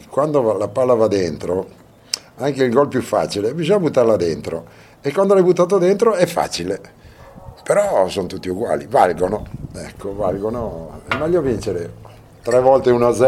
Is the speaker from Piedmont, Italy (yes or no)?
no; Veneto, Italy; born there; No, io sono nato in provincia di Verona.